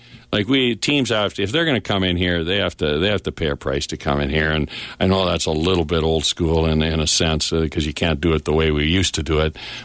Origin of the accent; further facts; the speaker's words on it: Saskatchewan, Canada; Hey, come on, I'm from Saskatchewan.